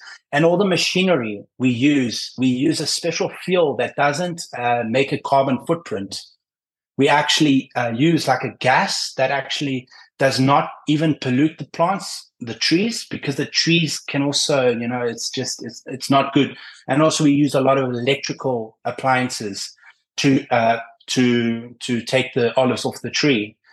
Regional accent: Greece; also born or lived in South Africa; I started in South Africa. I was born in South Africa and I moved to Greece very young.

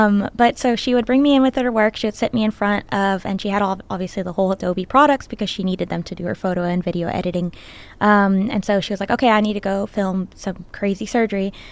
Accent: Miami, Florida, United States; I grew up in Miami, Florida.

